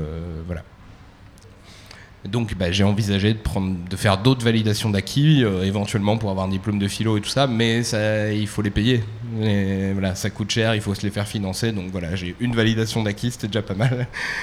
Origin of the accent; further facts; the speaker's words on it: Île-de-France, France; now in Bordeaux, France; Alors, donc je viens de Bordeaux. Enfin, à la base, je viens de région parisienne, mais ça fait presque 20 ans que je suis à Bordeaux.